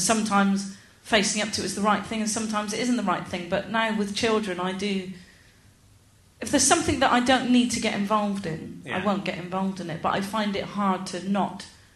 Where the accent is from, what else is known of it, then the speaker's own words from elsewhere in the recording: Gloucester, South West England, United Kingdom; Like, I'm from Gloucester.